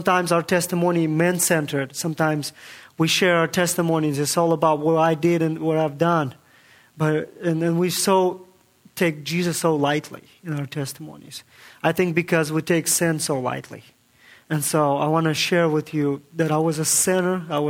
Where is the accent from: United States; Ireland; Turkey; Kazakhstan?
Kazakhstan; I'm from Kazakhstan. Kazakhstan is the number 9th largest country in the world. And I'm not from Mexico.